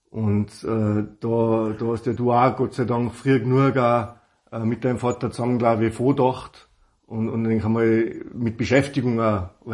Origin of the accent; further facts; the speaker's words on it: Austria; bei uns in Österreich